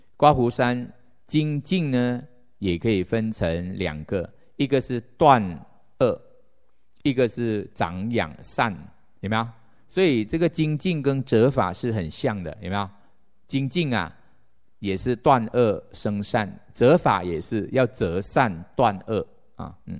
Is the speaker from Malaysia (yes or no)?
yes; Malaysia; 我家乡，其实我从我家乡呢，其实在马来西亚算是佛教的边地